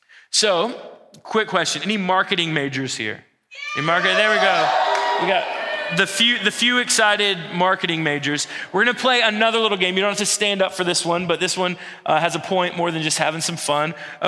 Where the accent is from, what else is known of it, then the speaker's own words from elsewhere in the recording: Georgia, United States; I'm from Georgia. I pretty much always was from Georgia. My parents were born in Georgia. My parents were high school sweethearts, so my uncles, they all know each other. So we got roots in Georgia. I grew up outside of Atlanta in a suburb.